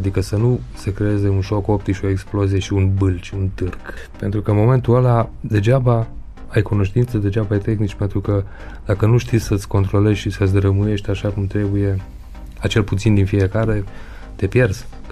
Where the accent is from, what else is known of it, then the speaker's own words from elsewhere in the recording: Romania; now in Germany; eu lucrez cu seva de aici, din Monium, din România, de la mine.